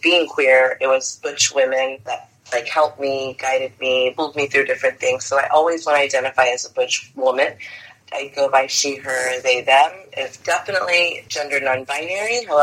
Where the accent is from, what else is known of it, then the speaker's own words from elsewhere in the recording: Brownsville, Texas, United States; also born or lived in Los Alamos, Texas / Mission, Texas / McAllen, Texas / Mexico; So I was born in Brownsville, baptized at Our Lady of Guadalupe Church. But I also, spent my time very much in Los Alamos, Texas, which is right near the border.